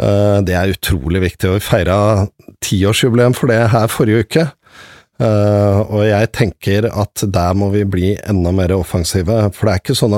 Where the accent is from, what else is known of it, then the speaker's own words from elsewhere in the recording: Oslo, Norway; men kom som barn da, til Norge, og jeg vokste opp her i Oslo